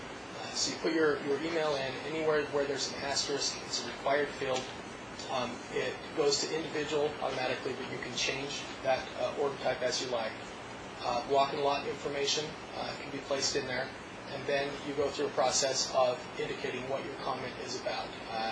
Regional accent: Salt Lake City, Utah, United States; I'm from Salt Lake City.

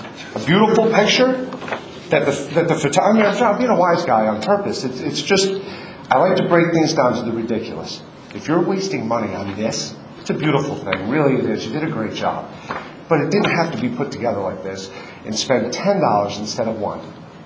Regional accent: Newfoundland, New Jersey, United States; I'm from Newfoundland, New Jersey, part of West Milford.

